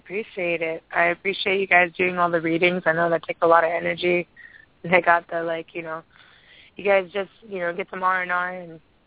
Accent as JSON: {"language": "English", "region": "Hawaii", "country": "United States", "said": "I'm like, I'm Hawaiian."}